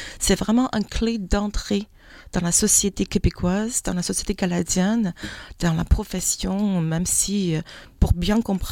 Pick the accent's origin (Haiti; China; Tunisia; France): China; French is a second language; moved away as an adult; J'étais enseignante en Chine, à Wuhan. Et dans mes temps libres, je n'avais rien à faire. Je me suis dit, regarde, je vais apprendre la langue parce que pour nous, les Chinois, la langue française, c'est vraiment la langue la plus romantique du monde.